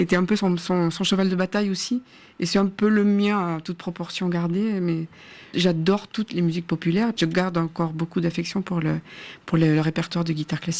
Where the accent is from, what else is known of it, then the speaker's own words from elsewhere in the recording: Siran, Auvergne-Rhône-Alpes, France; also born or lived in Aurillac; Oui, je suis née à Aurillac, j'ai grandi dans un village de 500 habitants qui s'appelle Siran.